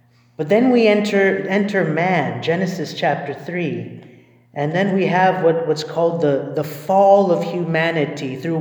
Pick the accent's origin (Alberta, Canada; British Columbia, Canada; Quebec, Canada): Alberta, Canada; Edmonton; I'm originally from Edmonton.